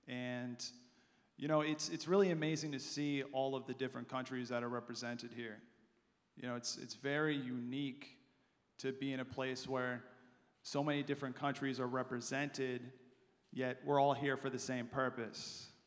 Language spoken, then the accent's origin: English; United States; I'm from the United States.